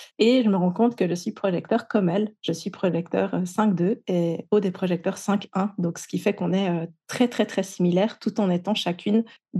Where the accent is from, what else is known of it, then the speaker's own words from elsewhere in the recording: Switzerland; en tant que bonne Suissesse que je suis.